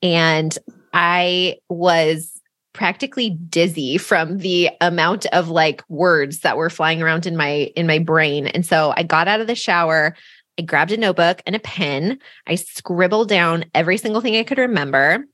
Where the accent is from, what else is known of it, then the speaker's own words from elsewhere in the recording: California, United States; I grew up in the Bay Area, so I have migrated all of 90 miles. But yes, I am a Northern California born and raised.